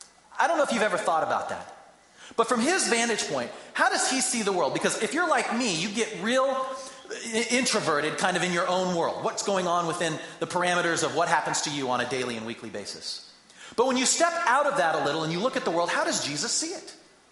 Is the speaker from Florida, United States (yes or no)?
no; Colorado, United States; You know, I'm from Colorado, and it wasn't this cold when I left.